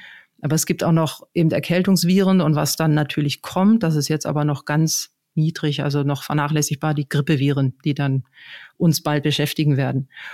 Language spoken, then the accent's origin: German; Northern Germany, Germany; accent: Northern German; wie man hört, komme ich aus Norddeutschland